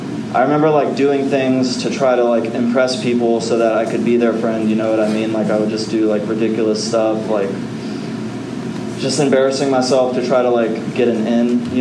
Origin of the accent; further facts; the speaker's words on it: Florida, United States; born there; So I was born in Central Florida.